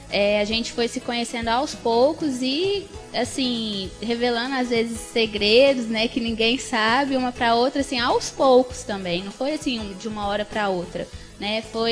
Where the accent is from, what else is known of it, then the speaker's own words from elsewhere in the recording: Goiânia, Goiás, Brazil; now in Rio de Janeiro, Brazil; Eu saí de Goiânia, fui pro Rio de Janeiro e não conhecia ninguém.